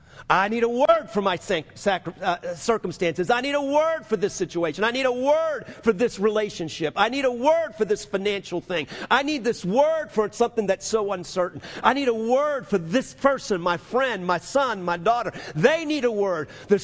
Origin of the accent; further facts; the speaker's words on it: New Orleans, Louisiana, United States; I got on a plane with a guy from New Orleans, and I'm from New Orleans, if you're new to us.